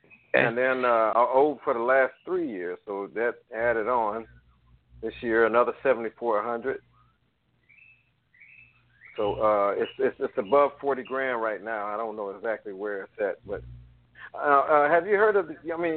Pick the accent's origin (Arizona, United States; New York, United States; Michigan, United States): Michigan, United States; Detroit; Okay, I'm from Detroit.